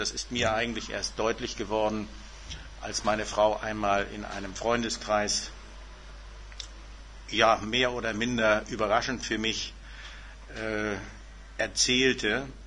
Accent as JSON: {"language": "German", "region": "West Germany", "country": "Germany", "said": "weil ich gesagt habe, ich will nicht als Wessi, der hierher kommt, gleich mich als Besserwessi betätigen"}